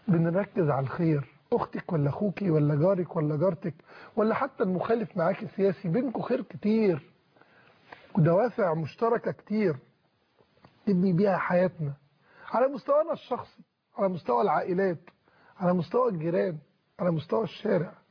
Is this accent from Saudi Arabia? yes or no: no; Egypt; انا عربي، ومفيش حاجه في عروبتي بتخالف ان انا مصري